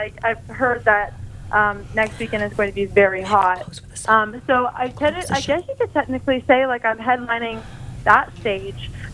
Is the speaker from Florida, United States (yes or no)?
yes; Orlando, Florida, United States; now in Nashville, United States; Okay, so I'm actually from Florida. I'm from Orlando. I moved to Nashville last year